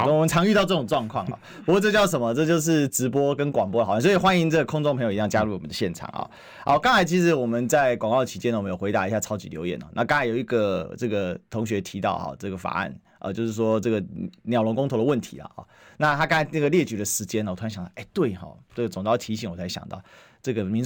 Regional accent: Kaohsiung, Taiwan; 尤其在南部，因为我们是高雄人嘛，

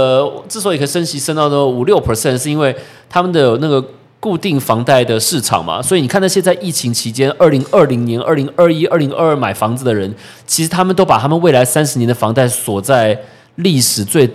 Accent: Taiwan; 我们身为台湾人在这个地方

